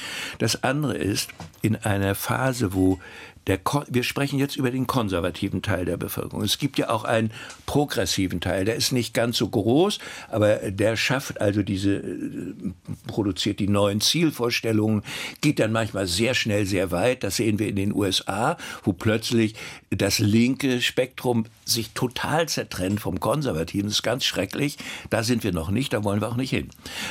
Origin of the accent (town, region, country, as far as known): Mecklenburg-Vorpommern, Germany